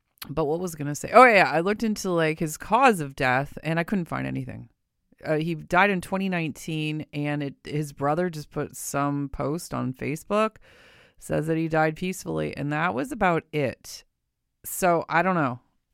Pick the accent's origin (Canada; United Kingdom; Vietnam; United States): Canada; Windsor, Ontario; I grew up in Windsor across the river.